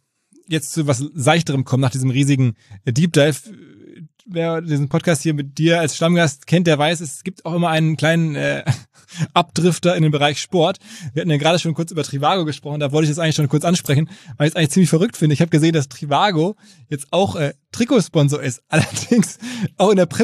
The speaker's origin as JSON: {"language": "German", "town": "Essen", "region": "North Rhine-Westphalia", "country": "Germany", "tie": "born or raised there", "said": "meiner Heimatstadt Essen."}